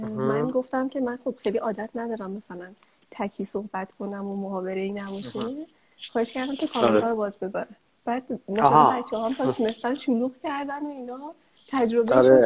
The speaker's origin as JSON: {"language": "Persian", "town": "Karaj", "region": "Alborz", "country": "Iran", "tie": "born or raised there", "said": "من 33 سالمه. من 33 سالمه و متولد کرجم. من از بچگی تو کرج بزرگ شدم."}